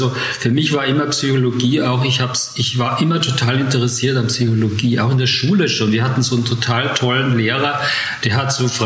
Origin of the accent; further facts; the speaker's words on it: Munich, Bavaria, Germany; Ich bin aus München, ich lebe in München, arbeite hier.